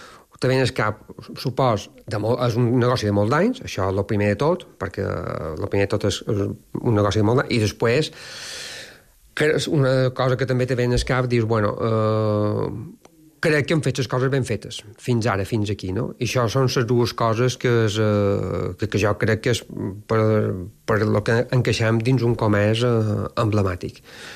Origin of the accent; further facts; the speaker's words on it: Palma, Balearic Islands, Spain; Hem de pensar que a Palma, jo quan era petit, a Palma, els carrers principals de Palma, hi havia 2, 3 i 4 fons.